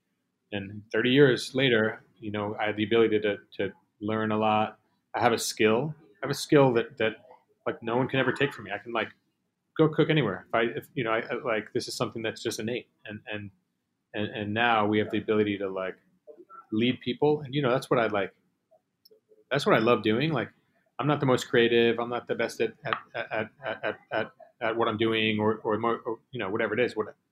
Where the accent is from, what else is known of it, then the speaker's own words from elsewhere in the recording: Manhattan, New York, United States; Oh, Manhattan. Always. I'm born and raised in Manhattan.